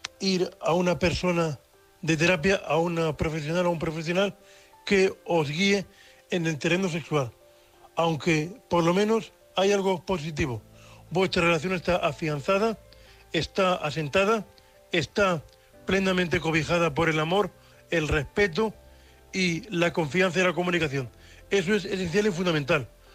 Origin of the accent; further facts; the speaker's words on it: Murcia, Region of Murcia, Spain; de Murcia, vuestro amigo compañero invidente.